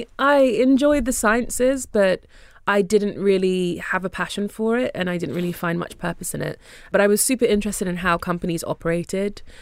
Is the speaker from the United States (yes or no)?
no; Nigeria; And of course, African, I'm Nigerian, so it was very helpful to start with something that you know.